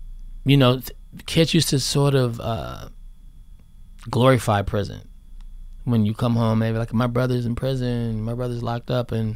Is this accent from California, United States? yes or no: yes; Oakland, California, United States; you know, growing up in Oakland, looking at old Tudor houses and driving through Berkeley, looking at all these old homes.